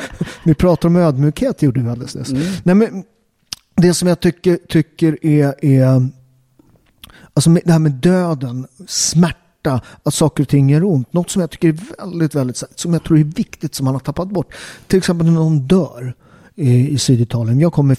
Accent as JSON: {"language": "Swedish", "country": "Sweden", "tie": "born or raised there", "said": "Jag tycker att jag är katolik, men jag är uppväxt i Sverige"}